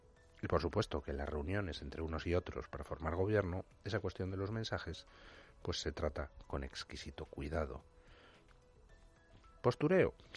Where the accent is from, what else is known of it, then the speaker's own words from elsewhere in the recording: Spain; somos particulares los españoles